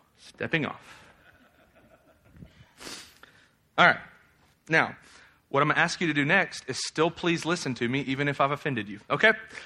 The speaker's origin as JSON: {"language": "English", "region": "Tennessee", "country": "United States", "said": "I don't say us like a theologian. Forget that. I'm from Tennessee. It's is."}